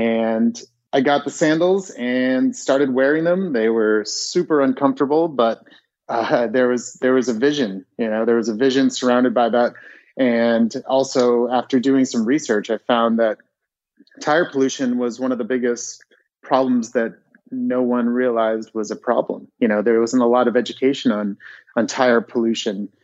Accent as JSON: {"language": "English", "country": "United States", "said": "being an American in a foreign land"}